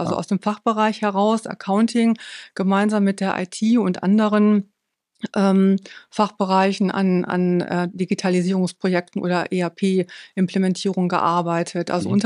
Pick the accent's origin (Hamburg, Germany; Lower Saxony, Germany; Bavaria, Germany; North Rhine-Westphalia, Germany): North Rhine-Westphalia, Germany; Bielefeld; Also ich stamme gebürtig aus Bielefeld, was jetzt nicht ganz so weit ist von Osnabrück. Bin da geboren und aufgewachsen